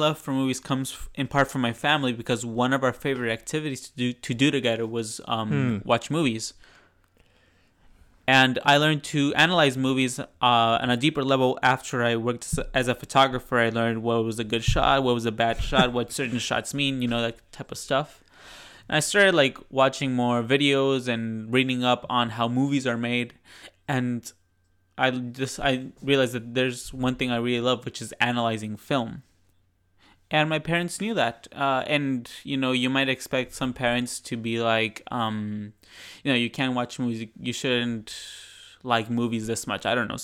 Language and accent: English; Mexico; English is a second language; I was born and raised in Mexico. I come from a pastoral family.